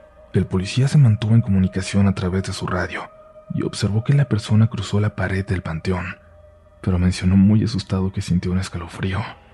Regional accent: León, Guanajuato, Mexico; soy de León, Guanajuato. Quiero aclarar que no me considero creyente de ninguna religión

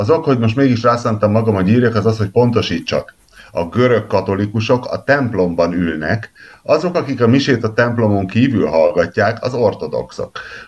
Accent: Satu Mare, Satu Mare County, Romania; mert ott született a feleségem, és most itt élünk Szatmár Németiben, meg mert én idevalósi vagyok

